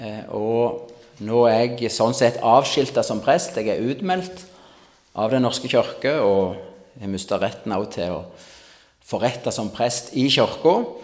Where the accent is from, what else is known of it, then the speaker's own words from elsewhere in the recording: Salte, Rogaland, Norway; Jeg kommer fra Salte, ca. 3-3,5 kilometer sør av Bryne. … Jeg vokste opp i en søskenflokk med det var 5 brødre.